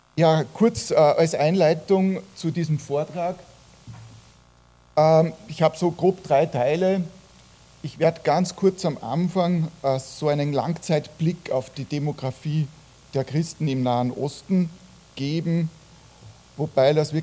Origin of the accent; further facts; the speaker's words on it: Salzburg, Austria; als Teilnehmer, als Salzburger